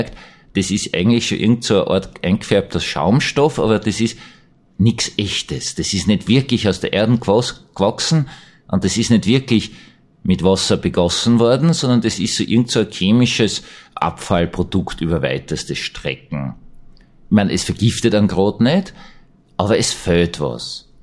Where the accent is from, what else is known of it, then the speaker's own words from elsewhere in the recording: Vienna, Austria; diesen Gottesdienst kannte ich als Wiener nicht.